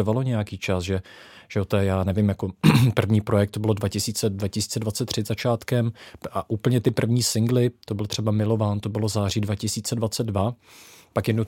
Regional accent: Vysočina Region, Czechia; Pocházím z Vysočiny.

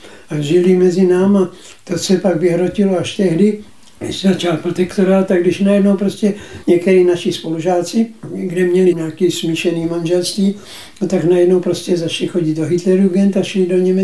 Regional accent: Břeclav, South Moravian Region, Czechia; also born or lived in Most; Tam jsem byl asi do 2 let. No a pak jsme se přestěhovali do Břeclavi, tam už mám jasné vzpomínky na všechno, a z Břeclavi do Uherského Hradiště.

